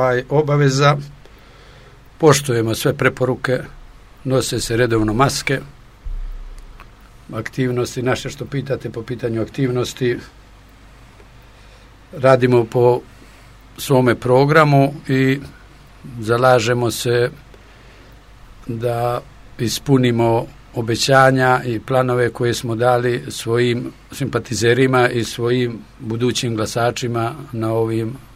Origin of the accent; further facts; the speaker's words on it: Sveti Stasije, Kotor Municipality, Montenegro; da sam i ja stanovnik Svetoga Stasije i da sam rođen na Svetom Stasiji